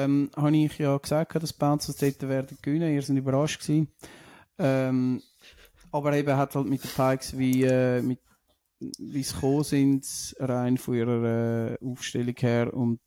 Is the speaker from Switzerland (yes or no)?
yes; Lucerne, Switzerland; wie man so als Luzerner, also wie so auf Zürich immer gerne ein bisschen hässig kommt